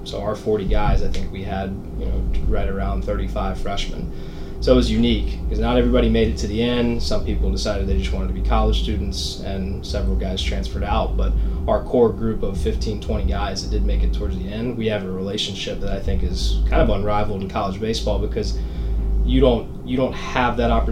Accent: Alabaster, Alabama, United States; I was from Alabaster, like you mentioned, a city about 30, 35 minutes away

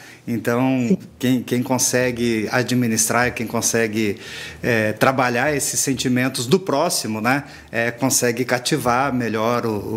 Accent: Paraná, Brazil; eu morei em Bituva, aí no centro-sul do Paraná. Eu sou do Paraná também, né? Eu morei em Bituva

